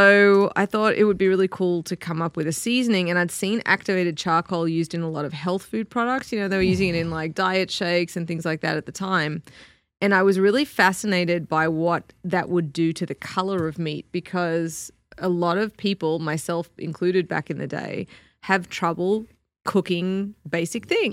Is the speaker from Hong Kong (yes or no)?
no; Australia; now in United States; I think growing up in Australia, having a smaller population, we have a lot of what I would describe as kind of cleaner foods.